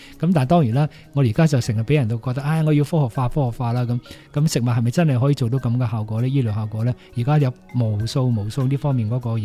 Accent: China; 我哋中國人好多人煲乜啊煲物咧，都有啲金皮啊、橙皮啊

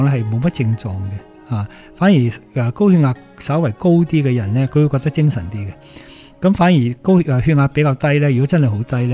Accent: Hong Kong; 我们香港人或者地球人

